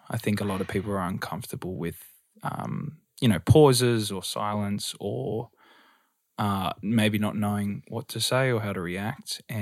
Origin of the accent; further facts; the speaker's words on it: Australia; I would drop into my normal accent between takes.